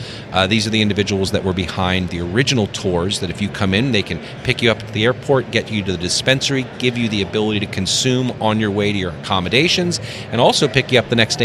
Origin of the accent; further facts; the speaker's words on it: New York City, New York, United States; I was raised in New York City. There's no bigger city.